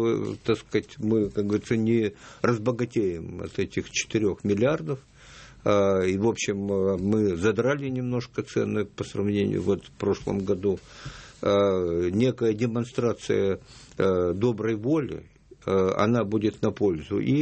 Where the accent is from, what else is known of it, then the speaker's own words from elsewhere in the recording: Odesa, Odesa Oblast, Ukraine; Но я, правда, как засланный казачок, потому что сам я из Одессы.